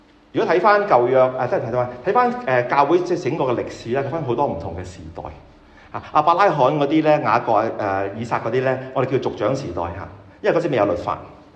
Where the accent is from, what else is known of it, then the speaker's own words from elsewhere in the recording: China; now in United Kingdom; 我身為中國人，我都係咁講。